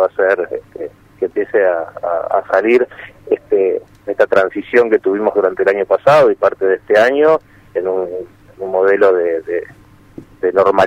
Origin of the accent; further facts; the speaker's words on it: Rosario, Santa Fe, Argentina; now in Buenos Aires, Argentina; te cuento que soy rosarino